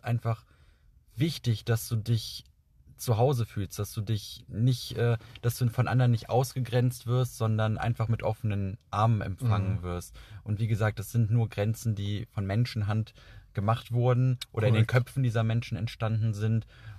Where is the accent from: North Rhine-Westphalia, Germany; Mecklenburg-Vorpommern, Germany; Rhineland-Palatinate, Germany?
North Rhine-Westphalia, Germany; Bonn; Ich bin gebürtig aus Bonn, ich bin Deutscher, ich fühle mich auch als Deutscher, aber ich habe halt auch Migrationshintergrund. Also aus der ehemaligen UdSSR, also meine Familie kommt zum Teil, gehört hier halt zu den Spätaussiedlern.